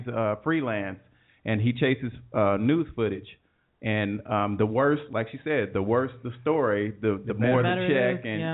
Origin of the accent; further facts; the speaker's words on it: Ohio, United States; now in Atlanta, United States; I'm from Ohio, and when I first moved down here, it was intriguing to me to watch Atlanta news.